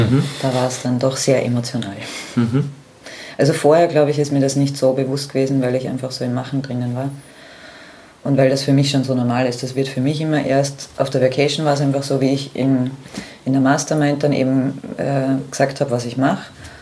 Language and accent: German; Austria; Ja, ich bin 37 Jahre, ich komme aus Österreich